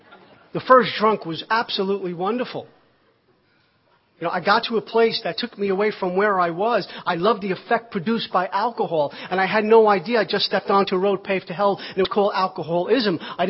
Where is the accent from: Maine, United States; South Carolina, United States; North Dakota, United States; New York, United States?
New York, United States; Brooklyn; born or raised there